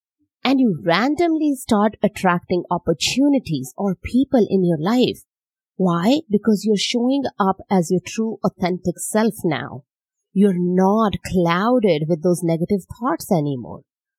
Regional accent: India; English is a second language; growing up in India

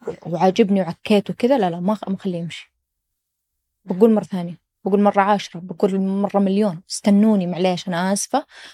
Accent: Saudi Arabia; ما تتصور قديش الموضوع مهم حتى لي كسعودية

